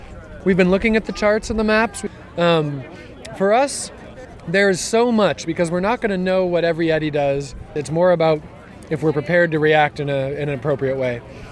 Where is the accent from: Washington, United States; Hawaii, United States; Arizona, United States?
Washington, United States; Bainbridge Island; also born or lived in California; My brother lived up here where we grew up on Bainbridge Island.